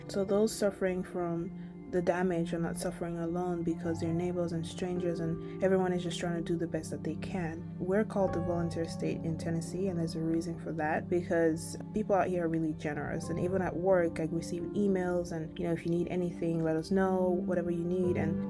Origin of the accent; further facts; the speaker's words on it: Umuahia, Abia, Nigeria; So I'm from Umuahia, local government area. But I'm also from Ubakala, even in my village.